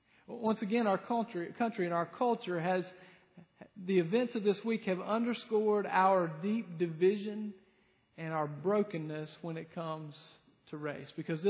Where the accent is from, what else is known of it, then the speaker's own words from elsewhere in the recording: Lyman, South Carolina, United States; I grew up, as you well know, I've referenced my hometown quite a bit. I grew up in Lyman, and I went to James F. Burns High School.